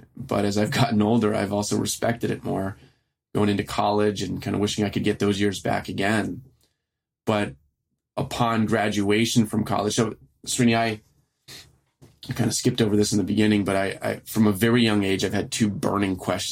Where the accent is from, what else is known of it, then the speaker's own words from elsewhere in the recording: Baltimore, Maryland, United States; And as the older I grew, especially growing up in Baltimore City, the more I saw the reasons that I needed to continue not only ask those questions